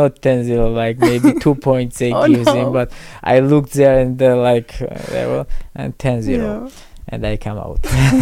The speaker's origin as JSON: {"language": "English", "region": "Tbilisi", "country": "Georgia", "tie": "born or raised there", "also_born_or_lived": "Zugdidi", "second_language": "English", "said": "And then when I was 1 year old, we go in Tbilisi, and I grew up there in Tbilisi."}